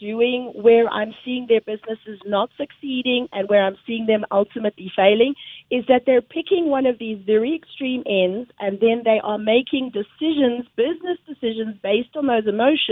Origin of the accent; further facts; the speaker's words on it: South Africa; accent: South African; moved away as an adult; also born or lived in London; They moved to South Africa, and I was born and raised in South Africa. So although they had very strong Scottish accents, I actually picked up the South African accent. Then my husband and I, as newlyweds, basically moved to London. We lived in London for 16 years